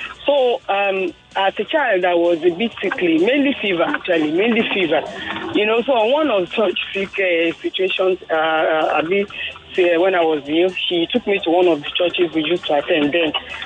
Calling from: Ikeja, Lagos, Nigeria; I'm calling from Ikeja.

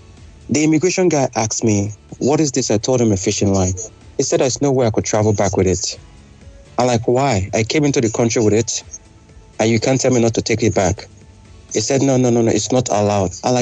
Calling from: Michigan, United States; I'm calling you from Michigan.

